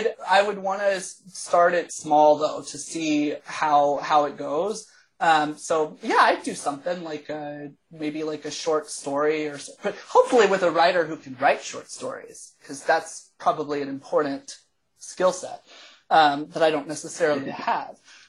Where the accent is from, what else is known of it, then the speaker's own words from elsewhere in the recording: Texas, United States; now in Canada; I came from Texas, so it was not necessarily new, but no, I'm super happy to be here. It might be the most American city in Canada